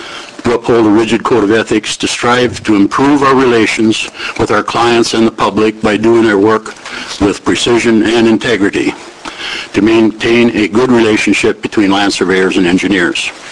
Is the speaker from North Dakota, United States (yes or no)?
yes; North Dakota, United States; I was born and raised in North Dakota